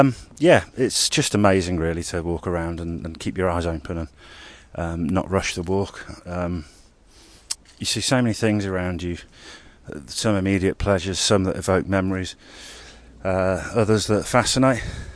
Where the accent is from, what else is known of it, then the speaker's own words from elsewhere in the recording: Formby, North West England, United Kingdom; I grew up on in Formby by a red squirrel reserve. Spent a lot of time there in my youth